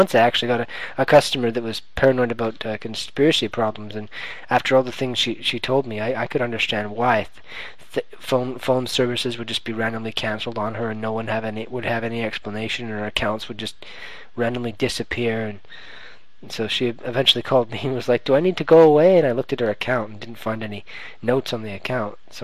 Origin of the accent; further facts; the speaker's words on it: Canada; then they can kind of gather that we're from Canada.